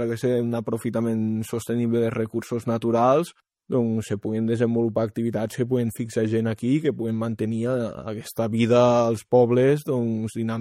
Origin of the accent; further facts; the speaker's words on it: Lladrós, Catalonia, Spain; la festa major del meu poble, la festa major de Lladrós